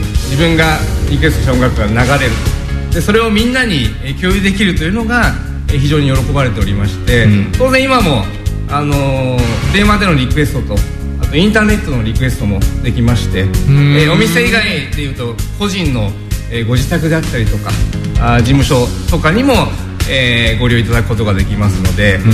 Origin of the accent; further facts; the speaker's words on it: Hiroshima, Japan; now in Nagoya, Japan; 広島出身でして、広島からスタートしまして、はいはい、今名古屋に住んでるんですけども